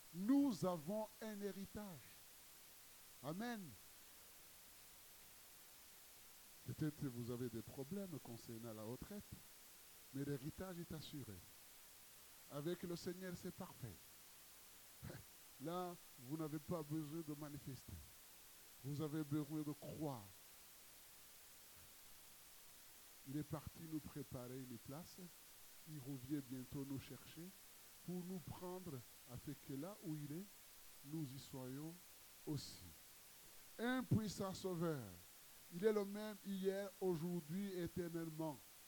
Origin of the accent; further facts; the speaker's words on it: Brittany, France; si vous allez en Bretagne, parce que je viens de Bretagne